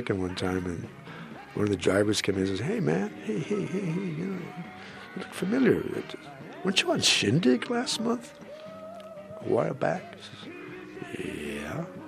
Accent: Los Angeles, California, United States; Where are you from? So I'm from L.A., from L.A.

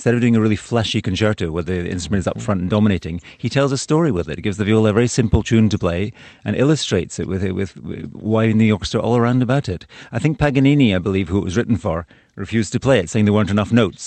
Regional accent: Dublin, Leinster, Ireland; born there; I mean, I was born in Dublin and feel very Irish and Scottish.

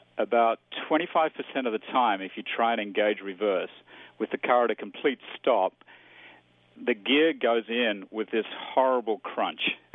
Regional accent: Australia; Australian.

